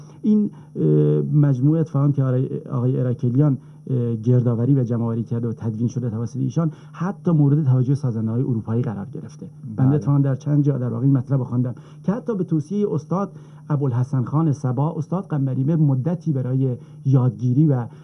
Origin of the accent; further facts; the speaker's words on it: Kermanshah, Iran; من در شهر خودمون کرمانشاه تنبورایی دیدم که واقعا بیش از 250 سال قدمت دارن